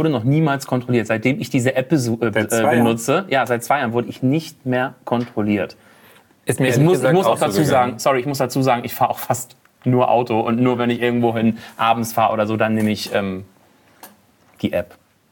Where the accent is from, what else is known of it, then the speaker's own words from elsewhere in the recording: Wismar, Mecklenburg-Vorpommern, Germany; Ich komme aus Wismar